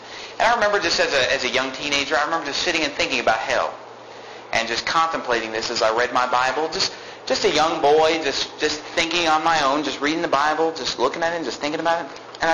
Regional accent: Sacramento, California, United States

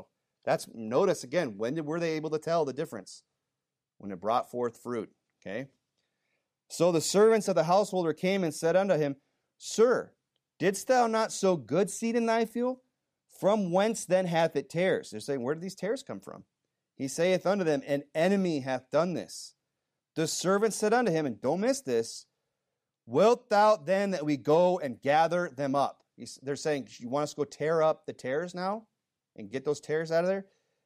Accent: Michigan, United States; I know I came from Michigan with places like Glen Arbor, you know, and Ann Arbor, but that doesn't make me an arborist

